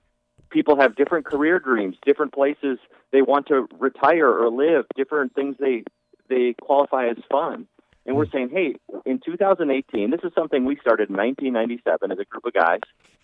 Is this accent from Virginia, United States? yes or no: no; Minnesota, United States; I remember I grew up in Minnesota, and I remember my dad working 3 jobs to provide for 4 kids in a very middle-class America household.